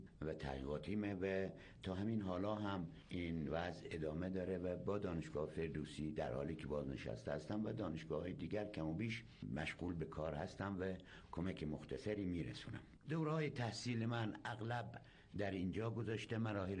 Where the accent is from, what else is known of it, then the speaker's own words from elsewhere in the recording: Birjand, South Khorasan, Iran; also born or lived in Zahan; تولد من در اونجاست، ولی تربیت شده این منطقه فرهنگی یعنی منطقه نهارجان بیرجند هستم